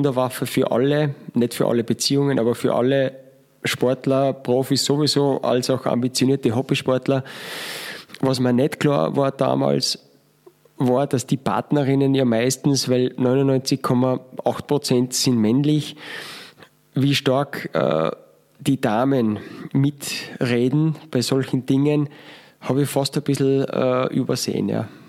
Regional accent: Austria; Als Österreicher haben sie wahrscheinlich geglaubt, ich bin kalte Verhältnisse gewohnt, schlechtes Wetter, dem bin ich absolut Herr.

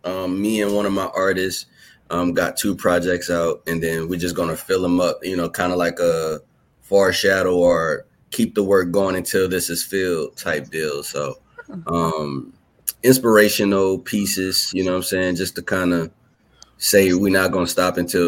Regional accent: New Orleans, Louisiana, United States; I'm from New Orleans, Louisiana, so

